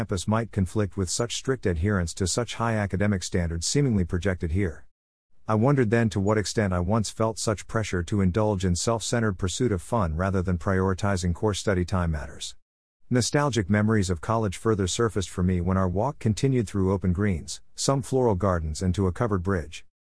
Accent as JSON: {"language": "English", "town": "Akron", "region": "Ohio", "country": "United States", "tie": "born or raised there", "said": "I recall growing up in Greater Akron reading news snippets about small schools such as Wittenberg, Mount Union, Denison, and Oberlin, primarily during basketball season."}